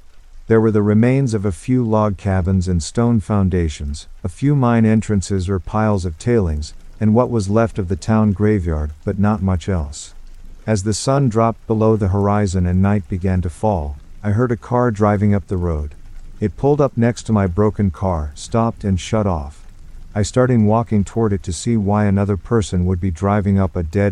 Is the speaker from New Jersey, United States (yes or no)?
no; Ohio, United States; I'd never seen anything like that because I'm from Ohio.